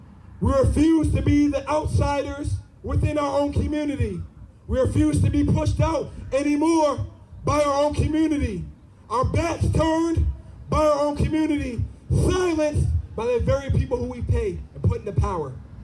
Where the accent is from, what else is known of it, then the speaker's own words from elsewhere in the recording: Saratoga, United States; What we can do as Saratogians, because that's what we are, we're from Saratoga, we can take care of our community.